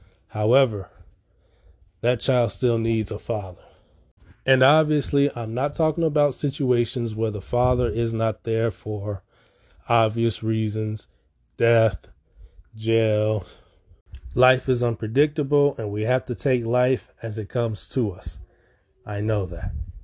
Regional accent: Chicago, Illinois, United States; I'm from Chicago.

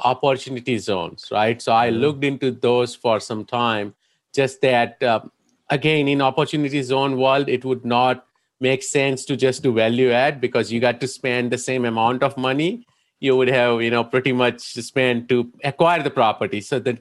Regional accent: India; now in United States; I came from India as an immigrant, right, about 20 years ago, and how I struggled in US

